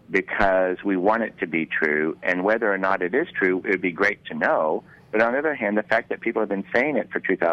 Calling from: Queens, New York, United States; I'm calling from Queens.

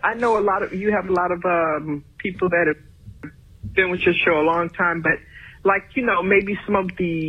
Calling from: Orlando, Florida, United States; I'm from Orlando, Florida, and I love your show.

